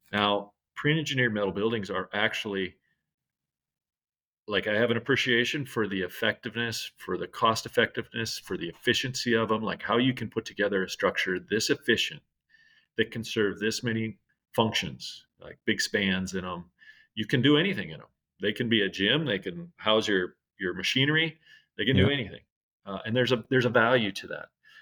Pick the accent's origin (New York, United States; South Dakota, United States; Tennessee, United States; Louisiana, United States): South Dakota, United States; Aberdeen; You know, I think up in my neck of the woods growing up in Aberdeen